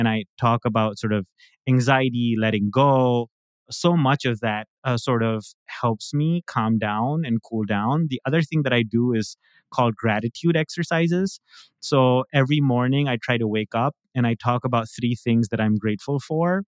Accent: Karachi, Sindh, Pakistan; the mohalla, the neighborhood that I grew up in Karachi, 99% of my friends, of our neighbors, have not moved from that place.

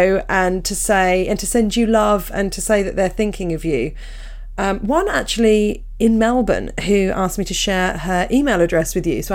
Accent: Netherlands; English is a second language; Hi, Susie and Tom. I'm a student from the Netherlands, and I'm a weekly listener of the pod.

